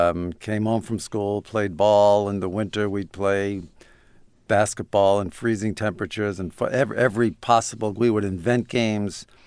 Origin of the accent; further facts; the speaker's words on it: Brooklyn, New York, United States; I grew up in Brooklyn in in Sheepshead Bay. I lived right under the Belt Parkway